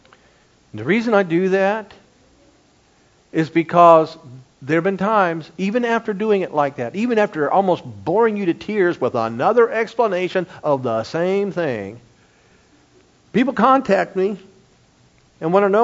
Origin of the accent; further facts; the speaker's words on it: Dayton, Ohio, United States; I'm from Dayton, Ohio.